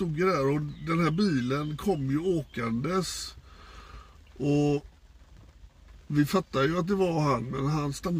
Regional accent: Gothenburg, Västra Götaland County, Sweden; som göteborgare så ska man ju veta då vilken som är Orust och vilken som är Körn. Men det kan inte jag.

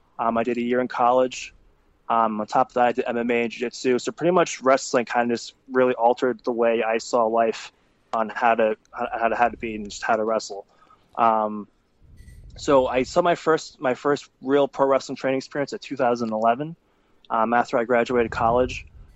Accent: New York, United States; born there; I was born in New York. My parents came to the States around the 80s.

